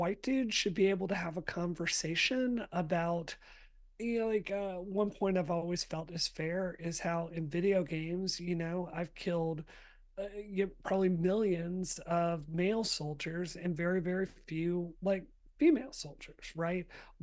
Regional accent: Mississippi, United States; rang true with what I saw growing up in Mississippi

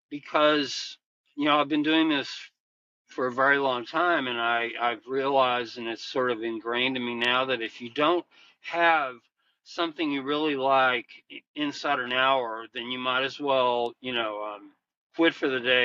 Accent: Lubbock, Texas, United States; bonded with him because I'm from Lubbock and they're from Tulsa.

